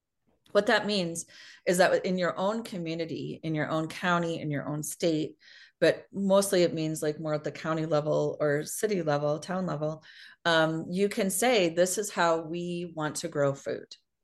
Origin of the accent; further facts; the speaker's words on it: Iowa, United States; I grew up in Iowa, which ironically was a food desert, right?